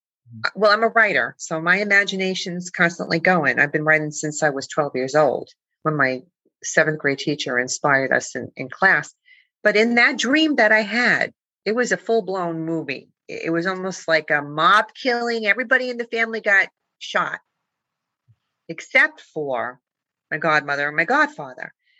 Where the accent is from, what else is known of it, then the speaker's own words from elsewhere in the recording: Bronx, New York, United States; now in New Jersey, United States; I was born and raised in the Bronx, Throgs Neck. I'm a Throgs Necker, right by the bridge. I've spent more of my life in New Jersey, though, because we moved here not too long